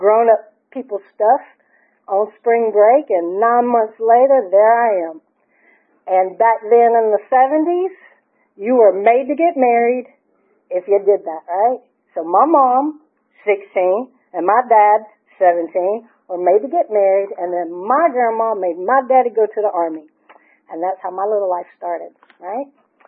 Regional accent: Marietta, Georgia, United States; born there; I'm a little Georgia peach, born in 1979. I was born in 74 in Marietta, Georgia, Kennestone baby, a third generation Kennestone baby.

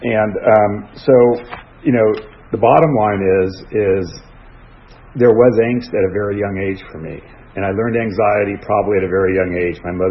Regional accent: Detroit, Michigan, United States; born there; I was born in Detroit, Michigan in 1963.

